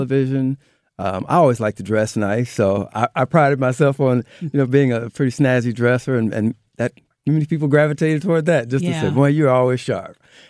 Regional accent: Alton, Illinois, United States; yeah, I'm from here. I'm even from Alton, Illinois, so small town in this area.

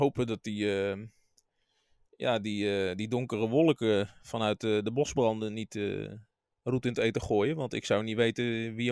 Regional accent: Rotterdam, South Holland, Netherlands; Als Rotterdammer met een kleine voorliefde van Feyenoord

